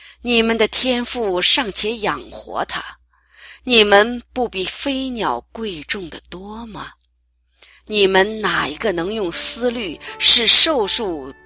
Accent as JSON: {"language": "Chinese", "town": "Yantai", "region": "Shandong", "country": "China", "said": "我来自山东烟台，2002年信耶稣，至今已13年了。"}